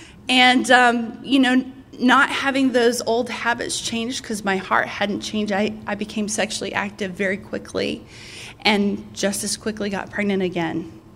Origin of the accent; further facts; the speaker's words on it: Texas, United States; my parents didn't want anybody in my hometown, my small Texas hometown, to know.